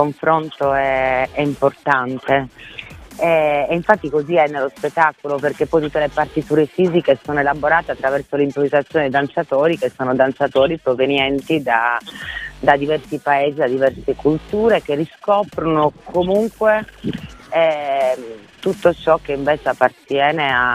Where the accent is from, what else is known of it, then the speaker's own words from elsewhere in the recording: Sardinia, Italy; Beh, sono sarda, quindi il legame è fortissimo. Io sono sarda, felice, proprio molto radicata nella propria isola come tutti gli isolani